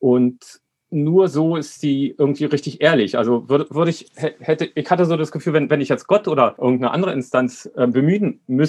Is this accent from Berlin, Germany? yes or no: yes; Spandau, Berlin, Germany; aufgewachsen bin ich in Spandau bei meiner alleinerziehenden Mutter